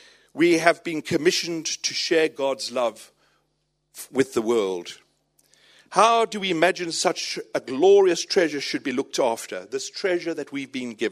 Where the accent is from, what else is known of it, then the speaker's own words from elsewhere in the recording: Durban, KwaZulu-Natal, South Africa; as a teenager growing up in Durban in South Africa.